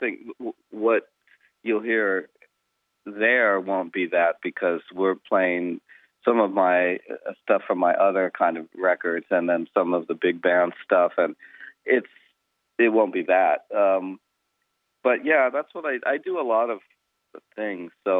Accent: Ventura, California, United States; Well, I grew up in California. I grew up just north of LA in a place called Ventura, which is about an hour north.

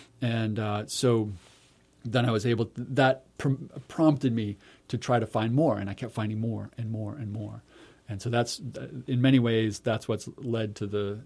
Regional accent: Maine, United States; now in Lehigh Valley, United States; I'm from Maine, and I came to the Lehigh Valley, and I was looking for places to hike

